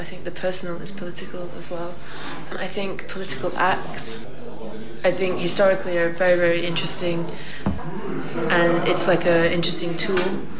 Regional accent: United Kingdom; now in Berlin, Germany; I'm British, but I live and work in Berlin since about 10 years

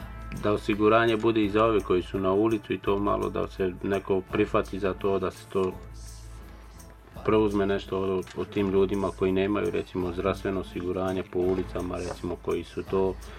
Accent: Bosnia & Herzegovina; moved away as an adult; došao sam pod stresom iz Bosne, kuću zapaljena, dijete mi je operirano ovdje

